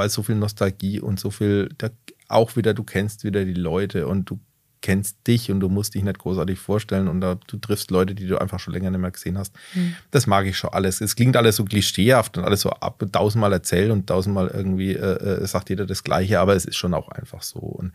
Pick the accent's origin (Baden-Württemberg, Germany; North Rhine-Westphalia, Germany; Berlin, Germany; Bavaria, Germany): Bavaria, Germany; Bamberg; Ich bin ja auf der Insel groß geworden, südliche Insel.